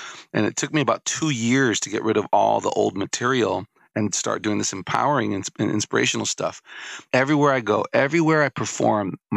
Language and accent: English; New York City, New York, United States; if we grew up in El Barrio, we will always have a little ghetto inside of us.